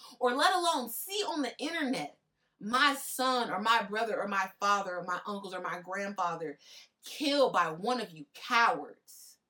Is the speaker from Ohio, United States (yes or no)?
no; California, United States; Like, as a Californian, I don't expect nothing less from the slave states